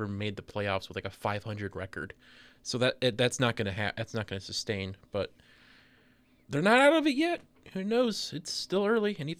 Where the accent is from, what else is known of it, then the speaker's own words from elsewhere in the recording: Detroit, Michigan, United States; I'm from Detroit, man. I'm a big hockey fan.